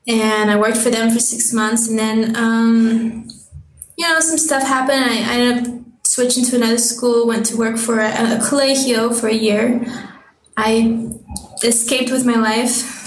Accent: Aurora, Colorado, United States; born there; also born or lived in Washington / California / Oklahoma / Missouri; I was born in Denver, well, Aurora. And I've lived in Washington State, California State, in both South and Central. I've lived in Oklahoma, Missouri.

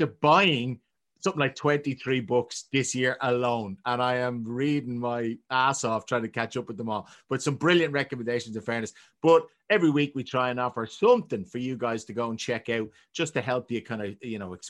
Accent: Cork, Munster, Ireland; I'm from Cork, so I like that.

